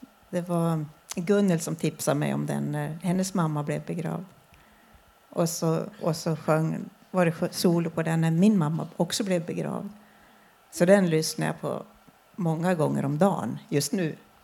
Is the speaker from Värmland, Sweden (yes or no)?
no; Gävle, Gävleborg County, Sweden; I kyrkliga sammanhanget där i Gävle där jag växte upp.